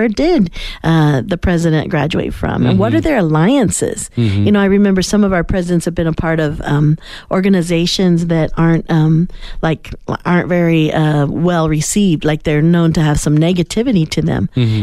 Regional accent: Indiana, United States; I am from Indiana, so we went to Indiana State University.

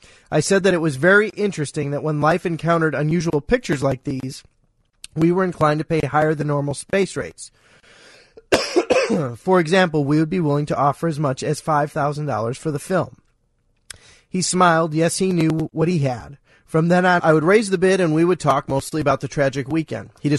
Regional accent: Pekin, Illinois, United States; I was from Central Illinois, and a surefire subject of interest to anyone from that state was high school basketball. I had been sports editor of my hometown newspaper, the Pekin Daily Times

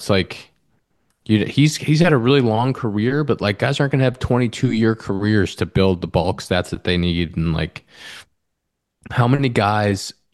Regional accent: Pittsburgh, Pennsylvania, United States; Growing up in Pittsburgh, you know, when he came up were my high school years.

